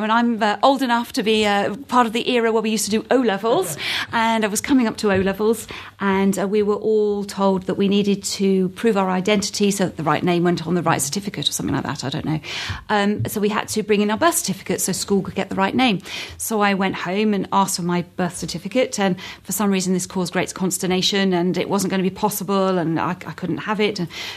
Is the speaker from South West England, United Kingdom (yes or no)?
no; London, United Kingdom; also born or lived in Hampshire / Surrey; Well, I was born in Hampshire, spent some of my childhood in Surrey and most of my teenage years in North London, so I'm a good home counties girl.